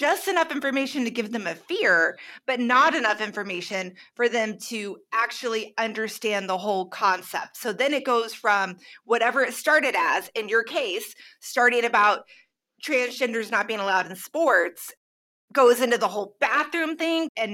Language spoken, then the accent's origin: English; Missouri, United States; So I grew up in the Midwest. We were talking before, and like our audience knows, I grew up in Missouri, went to college in rural Missouri.